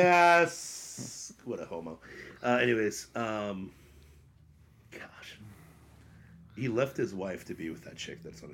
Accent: Ohio, United States; I'm a jackass from Ohio

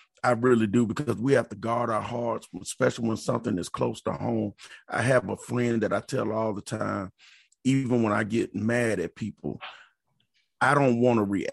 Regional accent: San Antonio, Texas, United States; I'm from San Antonio, graduated, and we get pulled over after a football game

